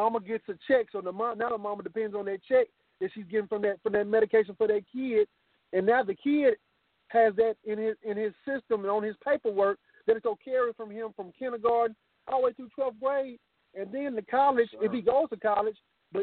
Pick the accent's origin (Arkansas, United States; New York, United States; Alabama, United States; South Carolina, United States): Alabama, United States; Decatur; I'm from Decatur, Alabama.